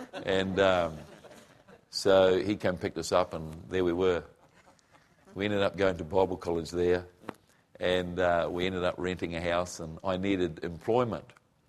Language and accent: English; Croatia; Serb, and so I'm a Croat, okay, my mother is a Croat